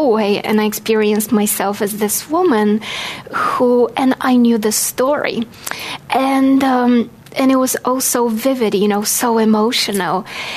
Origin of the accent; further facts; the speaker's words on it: Bulgaria; born there; English is a second language; I was born in Bulgaria, and I grew up without any discussions about God, about angels, about religion in my life.